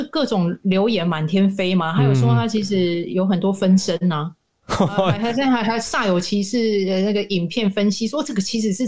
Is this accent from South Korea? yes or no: no; Taiwan; 作为台湾人还有在台湾生活的我们必须学习去面对自己可能不太愿意接受的事情。